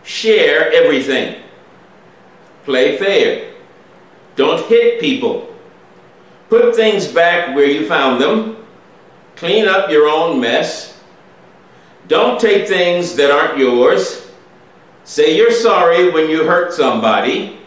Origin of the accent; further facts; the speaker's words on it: Indiana, United States; the week of Thanksgiving in my home state of Indiana, our home state of Indiana.